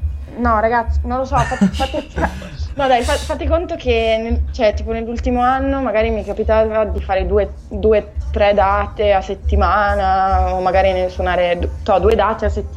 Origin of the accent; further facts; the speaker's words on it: Verona, Veneto, Italy; now in Milan, Italy; io sono di Verona, però vivo a Milano perché studio qui, e studio filosofia, sono al secondo anno